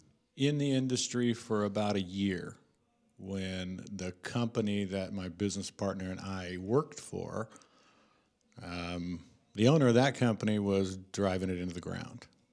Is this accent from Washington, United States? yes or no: yes; Washington, United States; now in California, United States; About 21 years ago, I moved to California. I was I was raised in Central Washington State.